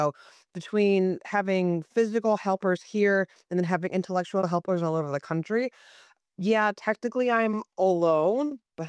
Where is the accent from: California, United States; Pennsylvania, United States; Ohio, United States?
Ohio, United States; I grew up in a small town in Northwest Ohio. There was literally an OBGYN and a family doc in my hometown.